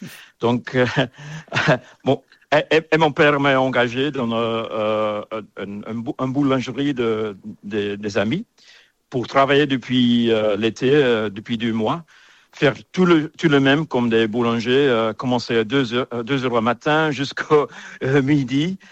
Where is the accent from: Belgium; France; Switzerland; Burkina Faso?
Belgium; Antwerp, Flanders; French is a second language; moved away as an adult; also born or lived in England; je viens de Belgique, né à Anvers. Puis après ça, j'ai fait des études dans l'école hôtelière de Coxyde, faire la mer.